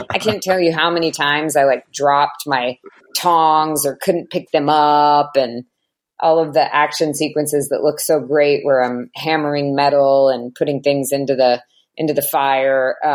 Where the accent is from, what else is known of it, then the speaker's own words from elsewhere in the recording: United States; Maybe it's because I'm American that I think that it's so interesting.